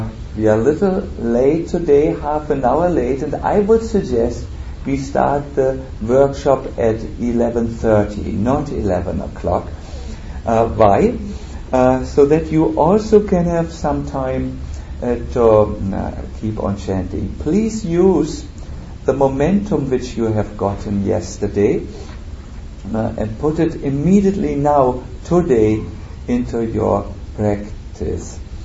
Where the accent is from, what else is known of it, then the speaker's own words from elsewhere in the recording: Germany; English is a second language; I'm coming from Germany